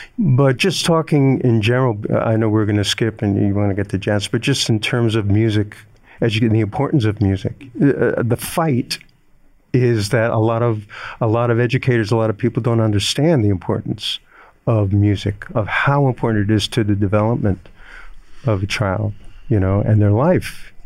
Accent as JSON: {"language": "English", "town": "Newark", "region": "New Jersey", "country": "United States", "tie": "born or raised there", "said": "Because I grew up in Newark, New Jersey, and they were, I think, my biggest supporters."}